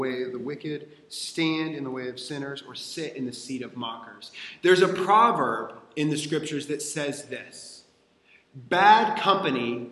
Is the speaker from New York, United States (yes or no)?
no; Texas, United States; When I was young, growing up in Texas, just outside of Dallas, I had a friend.